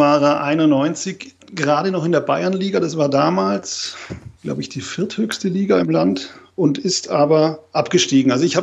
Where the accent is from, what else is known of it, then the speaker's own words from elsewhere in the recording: Southern Germany, Germany; Ich komme eigentlich ganz aus dem Süden der Republik.